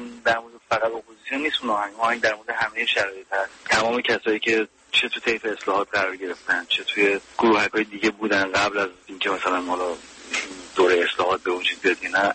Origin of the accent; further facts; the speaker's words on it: Iran; born there; now in outside Iran; من بیرون از ایران هستم، چیزی که هیچ وقت یادم نمیره و هر روز فکر میکنم که چرا من باید بیرون از ایران زندگی کنم. تو جایی که به دنیا اومدم و دوست داشتم نیستم.